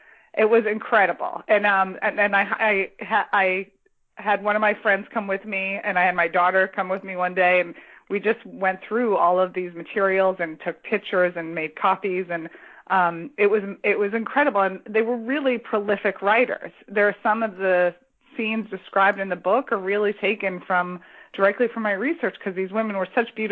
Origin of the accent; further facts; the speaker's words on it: Arlington, Massachusetts, United States; I grew up in Arlington, which is right outside the city of Boston. It's a couple towns over.